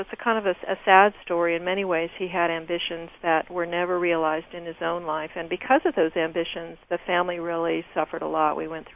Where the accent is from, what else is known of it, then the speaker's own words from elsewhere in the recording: Wichita, Kansas, United States; I learned, because I did most of my growing up in Wichita, I spent a lot of time doing research on the Pawnee Indians